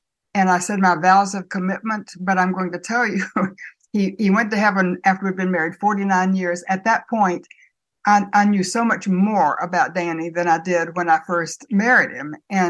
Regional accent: North Carolina, United States; When I was a girl growing up in Western North Carolina, every Sunday afternoon that Daddy was home, we'd hike to the ridge.

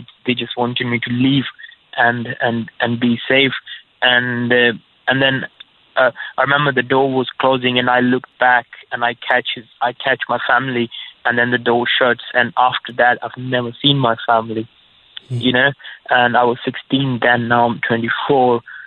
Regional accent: Pakistan; English is a second language; when I was growing up in Pakistan, everything comes in the media, like English station channels.

